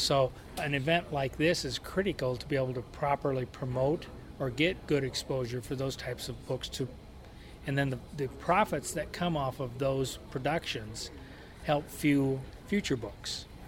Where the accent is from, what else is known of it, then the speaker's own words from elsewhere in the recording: South Dakota, United States; Well, I'm not an expert in Laura Ingalls, but I grew up in South Dakota, so I grew up reading the stories as well.